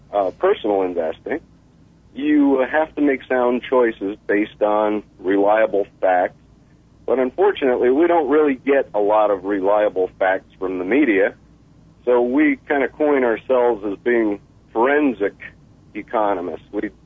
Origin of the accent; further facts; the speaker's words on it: Sarasota, Florida, United States; also born or lived in New Jersey; Well, I hail from Sarasota, Florida, and New Jersey. Bounce back and forth.